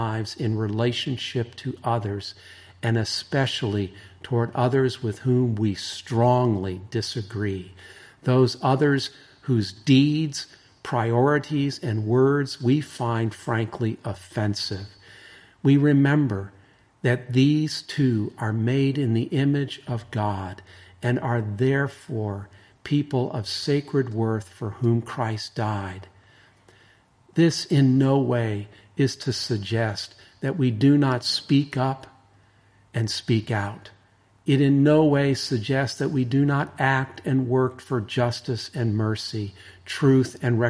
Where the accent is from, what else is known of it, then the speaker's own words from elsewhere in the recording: United States; I'm an American. I was there with you on 9/11.